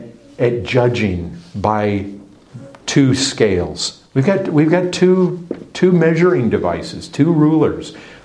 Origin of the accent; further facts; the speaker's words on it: Michigan, United States; I went to university at Western Michigan University. My hometown was about 20 miles away.